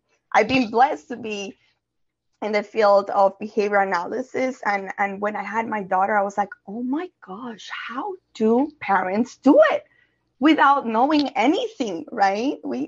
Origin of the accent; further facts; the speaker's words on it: Colombia; So I grew up in South America, in Colombia